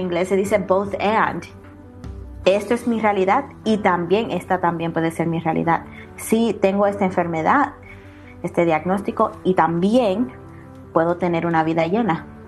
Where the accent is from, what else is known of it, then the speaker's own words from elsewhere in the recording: Puerto Rico; now in Texas, United States; soy de Puerto Rico, pues este año cumplo 17 años aquí en Texas